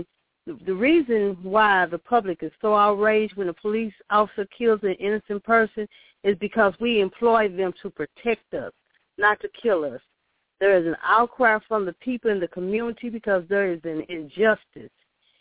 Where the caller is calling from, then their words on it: St. Louis, Missouri, United States; I'm calling from St. Louis, Missouri.